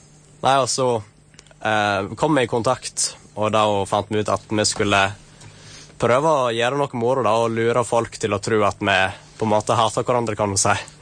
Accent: Vestland, Norway; accent: Sogn dialect; Det er nok klart at det er ikke alle kanskje som skjønner dialekten min, men jeg tror det er for det meste positivt. Det virker så mange synes at sognadialekten er blant de fineste, faktisk.

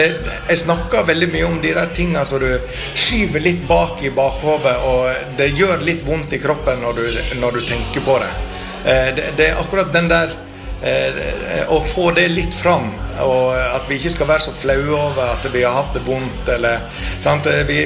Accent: Høyanger, Vestland, Norway; jeg kommer jo fra en bygde, jeg også, sånn at jeg kommer fra Høyanger

